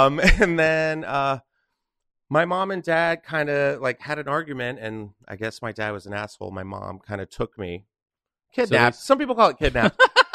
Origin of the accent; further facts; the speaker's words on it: San Antonio, Texas, United States; I was in San Antonio all the way. So I say I'm from San Antonio because I spent the most time there.